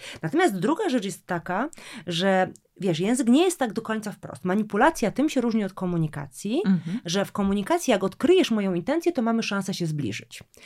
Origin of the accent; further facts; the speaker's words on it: Lesser Poland, Poland; Ale ja jestem spod Krakowa.